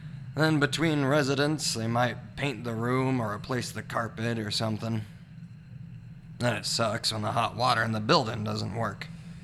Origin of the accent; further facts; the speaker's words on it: Oklahoma, United States; Oklahoma.